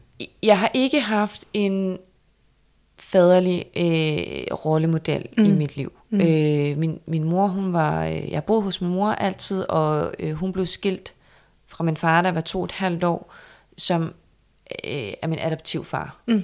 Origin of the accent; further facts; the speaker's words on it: Capital Region of Denmark, Denmark; Jeg er også fra Vestegn, ja.